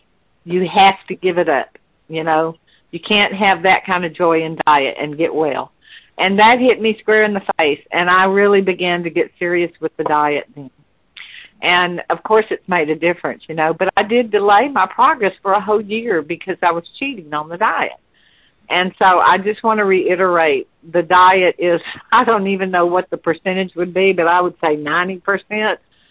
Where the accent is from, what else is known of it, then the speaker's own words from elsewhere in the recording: the South, United States; the diet was very hard for me, because I'm from the South.